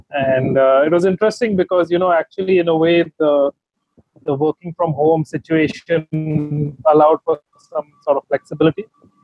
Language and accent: English; Maharashtra, India; moved away as an adult; now in Singapore; I've been in Singapore for about 10 years now. Prior to this, I mean, I was born and raised in India, and so I grew up in sort of the western part of India. So I was born in Bombay, but more lived in a city which is about 2.5 hours drive away from Bombay